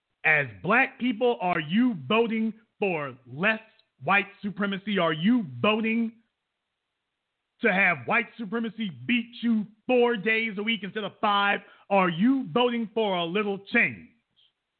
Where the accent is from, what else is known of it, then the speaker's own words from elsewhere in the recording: Louisiana, United States; as black people from the South, I was born and raised in Louisiana.